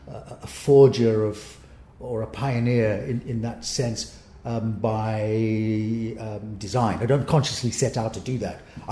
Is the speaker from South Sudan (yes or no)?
no; South Africa; I'm from South Africa